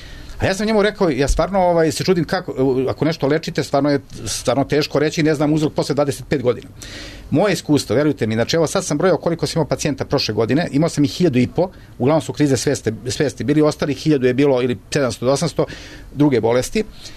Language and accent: Serbian; Čačak, Šumadija and Western Serbia, Serbia; Jeste, ja sam iz Čačka.